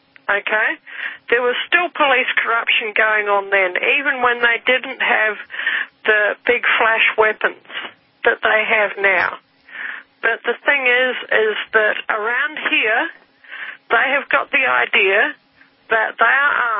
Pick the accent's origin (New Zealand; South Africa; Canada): New Zealand; When I was growing up in New Zealand, many years ago